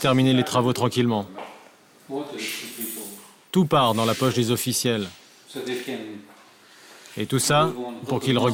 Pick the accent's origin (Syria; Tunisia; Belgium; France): Syria; moved away as an adult; now in United States; J'ai quitté la Syrie à l'âge de 18 ans, je venais de finir le lycée. J'avais un billet d'avion, $200 dans mes poches et c'est tout.